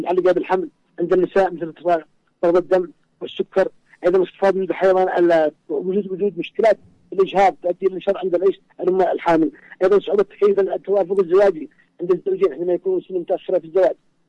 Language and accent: Arabic; Yemen; والدول الآن عندنا في اليمن تنتشر بشكل كبير